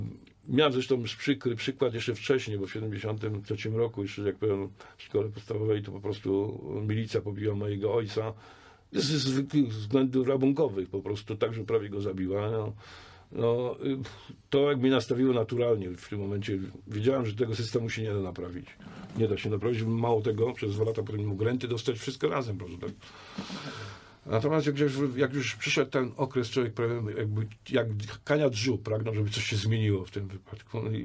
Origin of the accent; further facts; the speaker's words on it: Poznań, Greater Poland Voivodeship, Poland; urodziłem się w Poznaniu, na Winogradach. W związku z tym potem tam się wychowywałem.